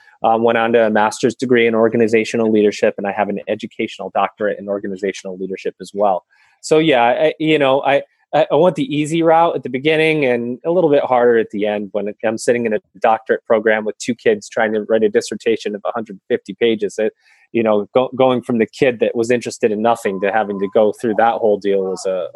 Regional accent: Syracuse, New York, United States; now in Denver, United States; My background, I'm actually from Central New York. Syracuse, New York is where I was born and raised. And we call that snow country.

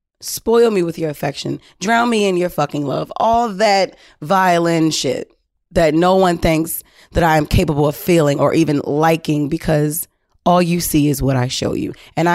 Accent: Baltimore, Maryland, United States; We're both from Baltimore City. I've known this guy for at least 5+ years.

